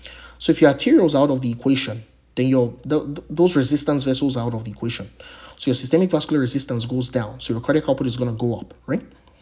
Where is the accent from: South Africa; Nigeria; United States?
Nigeria; Remember, Nigeria was colonized by the British, and I'm from Nigeria.